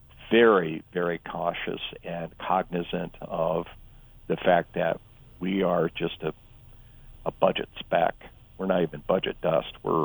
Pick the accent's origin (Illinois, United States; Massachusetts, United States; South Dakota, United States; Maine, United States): South Dakota, United States; Yankton; And there is a sales tax on that goes to my hometown of Yankton and to my state.